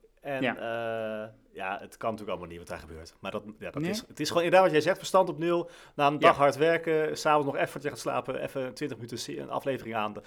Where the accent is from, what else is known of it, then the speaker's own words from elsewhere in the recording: Utrecht, Netherlands; born there; Ik ben geboren in Utrecht, hè?